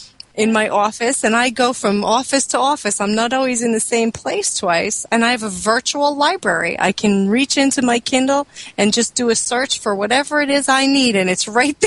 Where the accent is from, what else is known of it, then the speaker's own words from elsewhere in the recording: New Jersey, United States; I'm from Jersey.